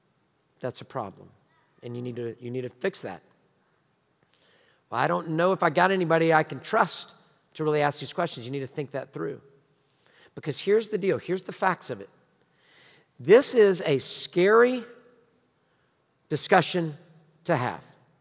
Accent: Houston, Texas, United States; I grew up in Houston, Texas, in Sharpstown, in A-Leaf.

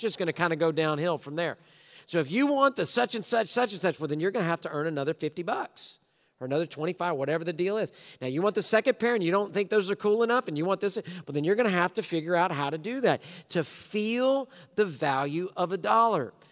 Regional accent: Houston, Texas, United States; I'm born and raised in Houston.

